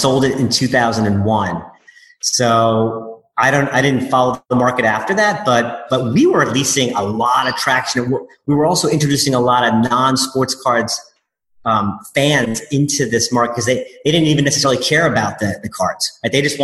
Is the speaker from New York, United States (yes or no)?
no; New Jersey, United States; We grew up together in the Jersey Shore